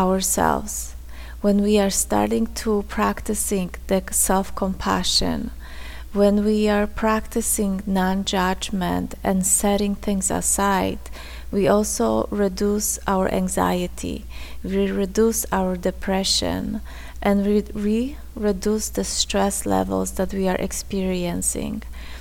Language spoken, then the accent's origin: English; Poland; English is a second language; moved away as an adult; now in United States; I grew up in Poland. My first cell phone I got when I was 21, when I came to United States.